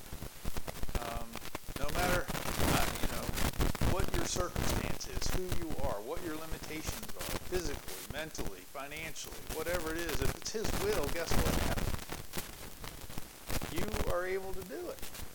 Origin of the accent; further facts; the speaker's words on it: United States; I was raised in America. I feel that I have a significant amount of power as an individual, right? Because I am an American.